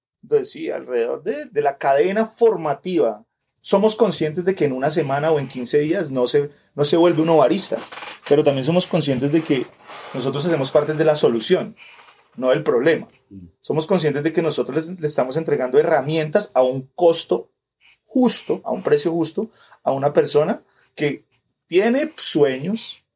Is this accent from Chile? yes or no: no; Colombia; tenemos que convencernos nosotros del potencial que nosotros tenemos como colombianos.